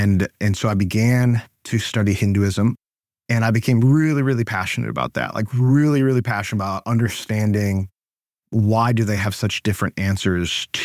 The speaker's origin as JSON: {"language": "English", "town": "Wheaton", "region": "Illinois", "country": "United States", "tie": "born or raised there", "said": "I grew up in Wheaton, Illinois, which is about an hour outside of Chicago."}